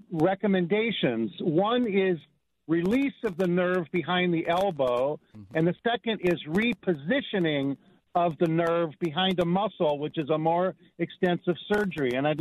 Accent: Los Angeles, California, United States; I grew up in Los Angeles, and you would have loved my father.

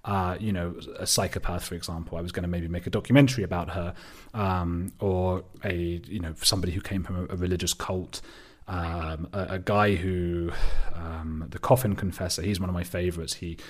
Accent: Watford, East of England, United Kingdom; Well, I am British. I'm from a little suburb of London called Watford.

